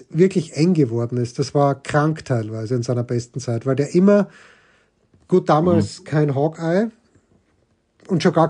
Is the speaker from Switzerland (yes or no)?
no; Styria, Austria; als Steirer